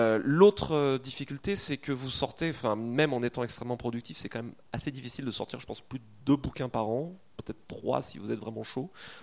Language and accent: French; France; J'écris de l'imaginaire et je suis français.